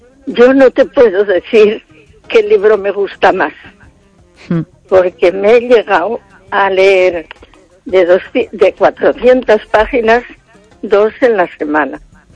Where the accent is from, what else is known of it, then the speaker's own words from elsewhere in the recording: Castile and León, Spain; moved away; Zamora. De Zamora, de un pueblecito pequeño.